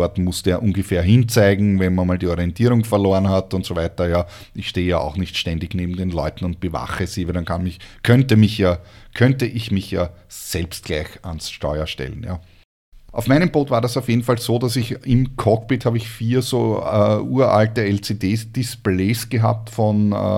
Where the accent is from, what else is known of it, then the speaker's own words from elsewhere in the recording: Austria; Aufgewachsen bin ich ja in Österreich mit der Segeljolle auf dem See oder auf dem Fluss